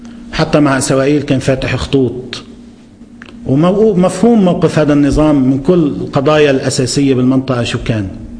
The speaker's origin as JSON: {"language": "Arabic", "country": "Lebanon", "said": "نحن كلبنانيين"}